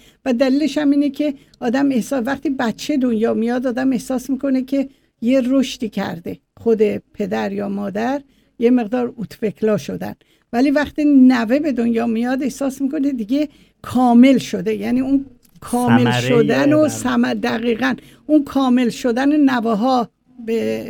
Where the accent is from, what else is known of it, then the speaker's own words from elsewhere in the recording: Tehran, Tehran Province, Iran; born there; من تو تهران به دنیا اومدم، تو تقریبا میشه گفت خیابون رودکی سرسبیل دنیا اومدم و جایی دنیا اومدم که بعد اون خونه رو وقف مسجد کردن.